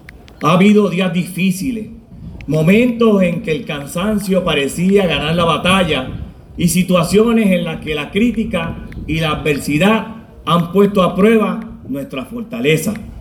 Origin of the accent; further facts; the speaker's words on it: Cataño, Puerto Rico; este era el momento de devolverle a mi Cataño todo lo que un día me dio